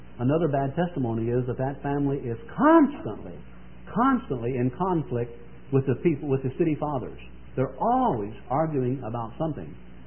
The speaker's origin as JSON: {"language": "English", "town": "Oshkosh", "region": "Wisconsin", "country": "United States", "said": "I was down in Missouri, southern Missouri one time, and somebody found out I was from Oshkosh."}